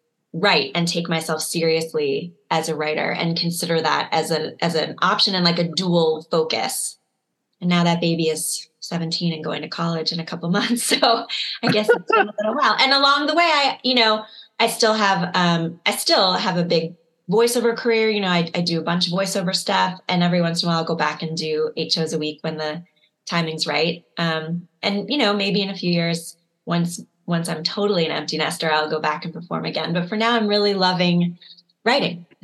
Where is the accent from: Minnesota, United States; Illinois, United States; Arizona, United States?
Illinois, United States; Chicago; So I grew up in Chicago and I always had a dual focus in performance and writing.